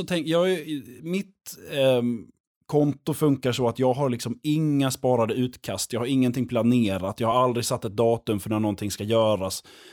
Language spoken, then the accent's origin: Swedish; Lund, Skåne, Sweden; accent: Skåne; Så jag kommer från Lund från början. Så att jag kommer från Skåne och det hörs ibland på min dialekt och jag tror att den håller på att utvecklas ännu mer tillbaka.